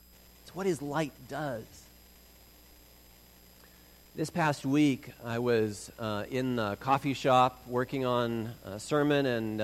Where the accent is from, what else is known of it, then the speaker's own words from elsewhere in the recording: Vancouver, British Columbia, Canada; I happened to mention that I grew up in Vancouver, Canada